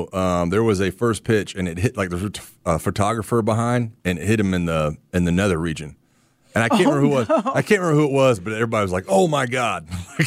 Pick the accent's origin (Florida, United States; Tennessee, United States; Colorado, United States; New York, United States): Florida, United States; Pensacola; I threw out a first pitch one time, my hometown, at the AA affiliate down there, the Pensacola Blue Wahoos.